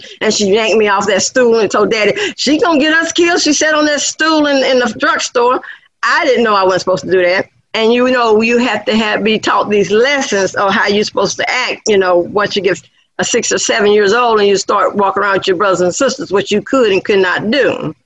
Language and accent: English; Georgia, United States; see, I grew up in Walker County. My daddy's family came out of enslavement in Walker County, we believe, Walker, Catoosa County area there, right there on that line there.